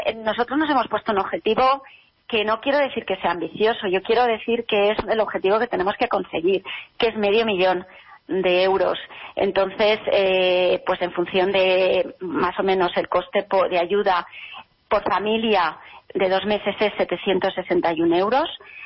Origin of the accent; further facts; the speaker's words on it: Spain; Entonces yo quisiera llamar a esa marea de generosos, que seguro que lo somos muchos los españoles